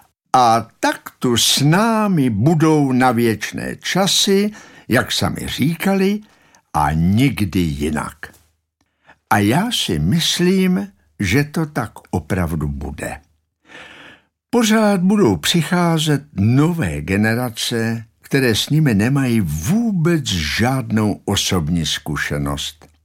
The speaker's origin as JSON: {"language": "Czech", "region": "Prague", "country": "Czechia", "tie": "born there", "said": "Narodil jsem se v Praze v dubnu 1938. Nebyl mi ještě rok a přišli Němci."}